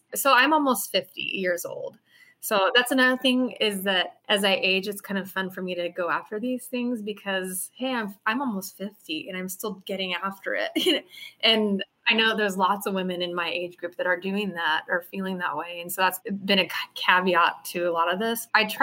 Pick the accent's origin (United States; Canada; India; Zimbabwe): United States; Oregon; Whereas growing up in Oregon, I know that stuff.